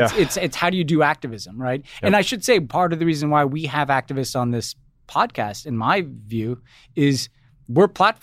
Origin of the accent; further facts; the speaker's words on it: United States; We as American Democrats should feel like it's good for us